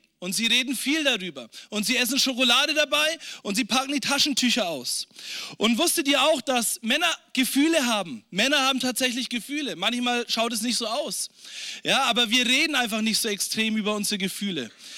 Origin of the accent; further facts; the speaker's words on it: Germany; ich bin Deutscher